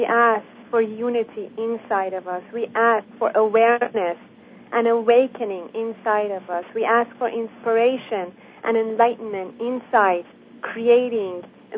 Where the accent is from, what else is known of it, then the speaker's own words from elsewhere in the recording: Iran; even though I'm from Iran, just like you.